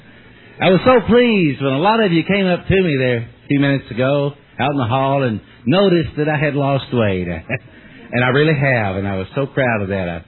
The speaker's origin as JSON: {"language": "English", "town": "East Bernstadt", "region": "Kentucky", "country": "United States", "tie": "born or raised there", "said": "I was back down in East Bernstadt last week. That's my hometown."}